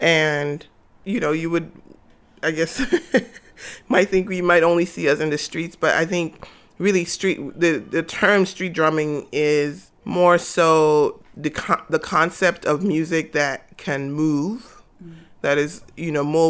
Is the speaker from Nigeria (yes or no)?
yes; Nigeria; I'm Nigerian, I'm Igbo